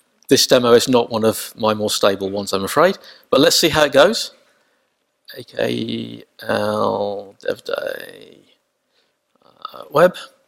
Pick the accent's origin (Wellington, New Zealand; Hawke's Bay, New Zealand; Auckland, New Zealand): Wellington, New Zealand; but I'm from Wellington, so wind turbines.